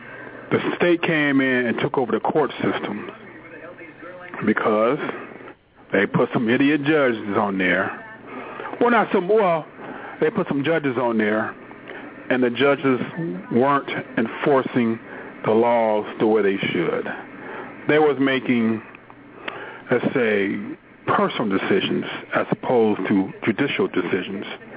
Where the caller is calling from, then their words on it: Detroit, Michigan, United States; Yeah, I'm calling from Detroit.